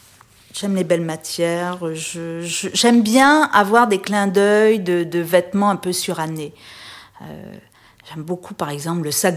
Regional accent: Réunion, France; moved away as an adult; J'ai quitté La Réunion après mon bac au début des années 80

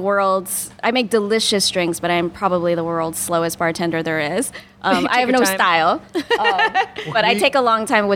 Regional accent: Georgia, United States; I grew up in Georgia, so I know about Chick-fil-A very much.

